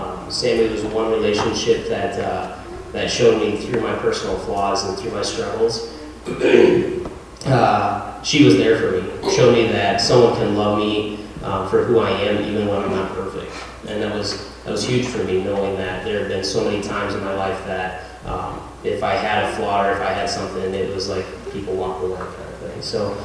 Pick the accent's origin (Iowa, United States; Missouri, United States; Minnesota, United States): Iowa, United States; Cedar Falls; So I'm not from this town. I grew up in Cedar Falls.